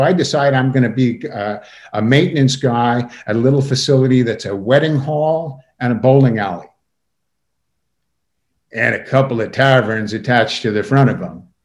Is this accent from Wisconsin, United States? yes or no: yes; Wisconsin, United States; We drink in Wisconsin. And I'm growing up in Wisconsin. The drinking age is 18.